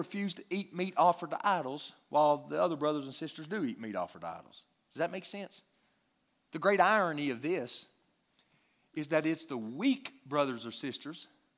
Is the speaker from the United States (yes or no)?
yes; United States; Now, can I just tell you something as an American?